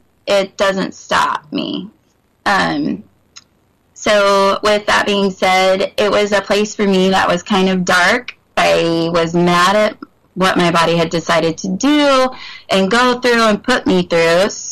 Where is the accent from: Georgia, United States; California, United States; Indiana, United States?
Indiana, United States; Kokomo; I graduated from Oconoqua High School.